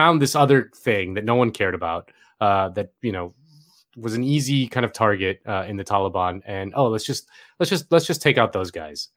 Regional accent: Florida, United States; Senator Bob Graham from my home state of Florida

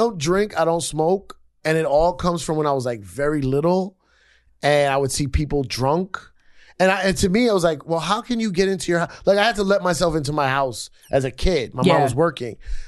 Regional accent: Bronx, New York, United States; also born or lived in Long Island; So I grew up in the Bronx.

